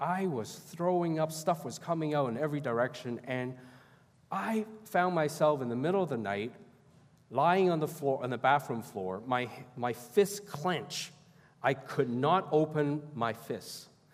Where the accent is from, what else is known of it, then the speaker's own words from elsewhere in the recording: Hong Kong; I grew up in Hong Kong, you couldn't drink tap water.